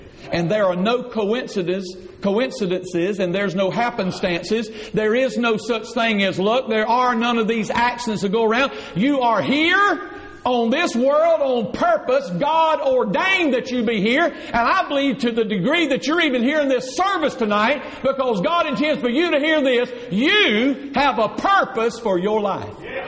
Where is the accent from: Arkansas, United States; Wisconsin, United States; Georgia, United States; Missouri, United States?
Georgia, United States; Hayhire; When I was just a boy, I was raised in Hayhire, Georgia. Just a little town about the size of Ludowice when I was a boy. It's still much like that now, one traffic light town.